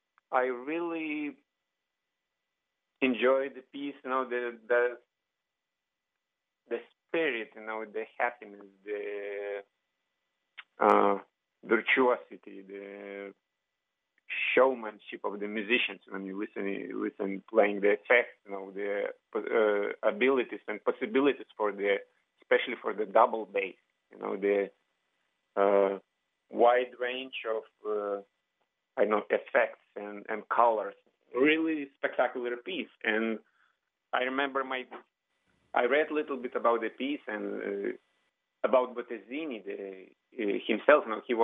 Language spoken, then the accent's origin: English; Vilnius, Vilnius County, Lithuania; English is a second language; I'm originally from Vilnius, Lithuania, one of the Baltic states, close to Baltic Sea, bordered by Latvia, by Belarus, by part of Russia, by Poland. So I was born there in 1965. I grew up there